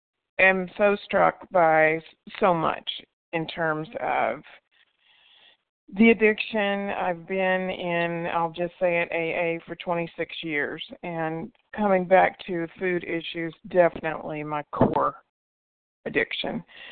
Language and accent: English; Lexington, Kentucky, United States; I'm from Lexington, Kentucky. I live part-time in the East Bay in California, but part-time here as well, so I'm in Kentucky.